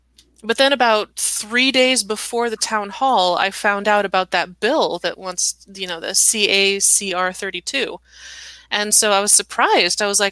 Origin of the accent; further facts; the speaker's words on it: California, United States; also born or lived in Texas; We lived there for 3 years, and I grew up in California.